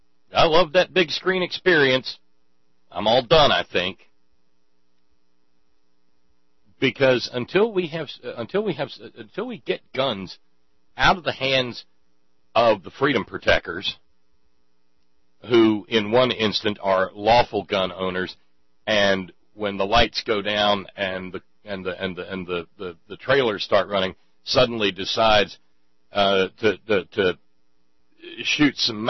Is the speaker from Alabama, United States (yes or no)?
yes; Alabama, United States; Now, when I was a kid growing up in Alabama, after I got to go see Jaws